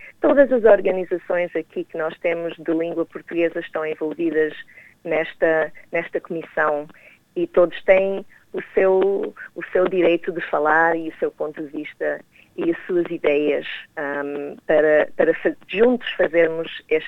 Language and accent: Portuguese; Melbourne, Victoria, Australia; já há muitos anos atrás, em 1977, com os meus pais, claro, e portanto cresci aqui na Austrália, mas sempre no seio da comunidade portuguesa e sempre ligada à comunidade